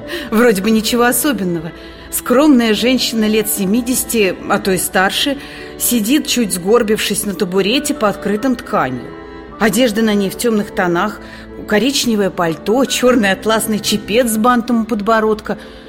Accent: Tver, Tver Oblast, Russia; Так она землячка наша, как и мы, тоже родом из Твери.

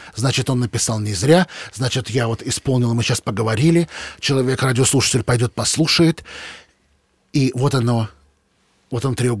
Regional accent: Moscow, Russia; born there; я родился в Москве, проехал и объездил всю Россию.

